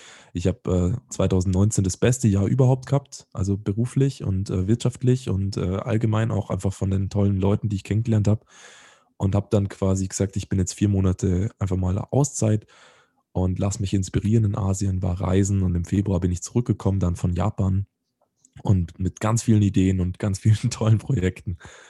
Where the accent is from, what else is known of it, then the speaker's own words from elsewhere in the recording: Vorarlberg, Austria; now in Salzburg, Austria; in Salzburg, in meiner Wahlheimatstadt dann. Also ich bin ja eigentlich aus Vorarlberg, aber ich kann Deutsch.